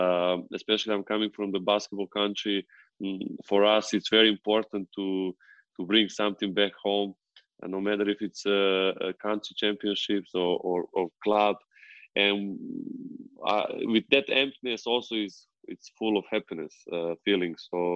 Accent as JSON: {"language": "English", "region": "Belgrade", "country": "Serbia", "tie": "born or raised there", "said": "because in my area where I grew up in Belgrade, there was a school with such a talented coach"}